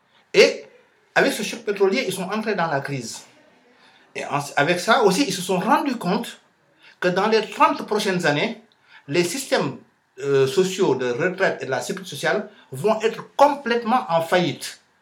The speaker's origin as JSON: {"language": "French", "country": "Senegal", "tie": "born there", "said": "Moi, je suis né au Sénégal, de parents sénégalais, mais je suis né français."}